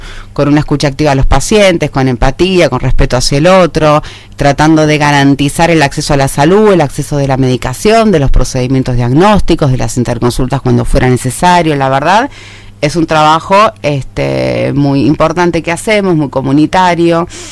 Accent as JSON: {"language": "Spanish", "region": "Buenos Aires", "country": "Argentina", "said": "yo vengo de Buenos Aires, estoy trabajando acá hace 2 años y medio"}